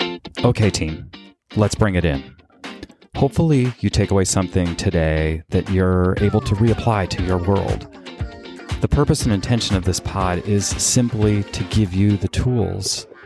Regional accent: Canada; I was born and raised in Canada

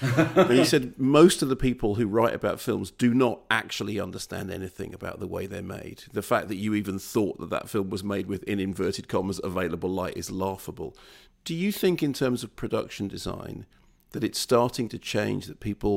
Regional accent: East Finchley, London, United Kingdom; Now, I grew up near the Phoenix in East Finchley, and it became my church

